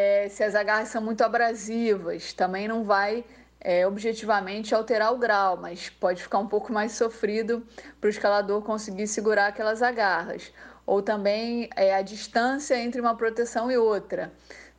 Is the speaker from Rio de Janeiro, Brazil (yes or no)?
yes; Rio de Janeiro, Brazil; now in Italy; na cidade do Rio de Janeiro, onde eu nasci e cresci, até me mudar aqui para a Itália.